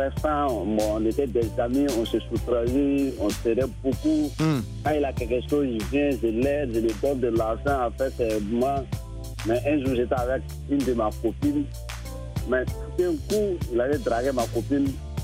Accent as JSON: {"language": "French", "country": "Côte d’Ivoire", "said": "comme on est des Ivoiriens, on est comme des frères."}